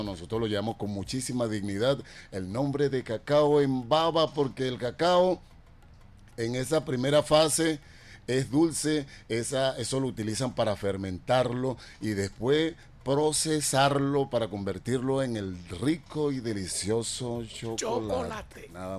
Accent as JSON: {"language": "Spanish", "country": "Venezuela", "said": "Entonces, Venezuela no partió de ahorita, somos venezolanos y ya."}